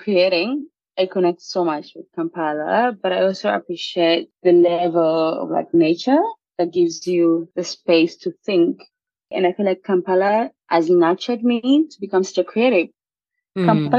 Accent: South Sudan; I mean, I'm from South Sudan.

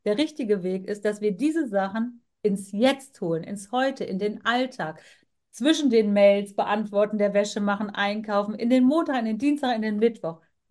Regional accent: Bonn, North Rhine-Westphalia, Germany; meine Wurzeln, sage ich jetzt mal, weil mein Vater, der kam ja aus Indien, meine Mutter ist Deutsche und ich bin auch hier in Deutschland geboren, in Bonn aufgewachsen, geboren, lebe noch hier.

